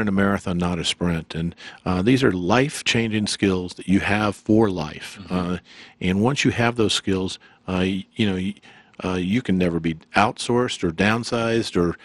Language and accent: English; Arizona, United States; moved away as an adult; I wanted to get back out west. I grew up in Arizona, so I wanted to get out west where there's a little sunnier than Chicago.